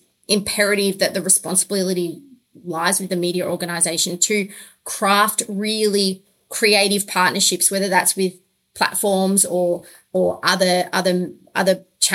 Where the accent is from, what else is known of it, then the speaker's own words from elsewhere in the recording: Australia; I'm Australian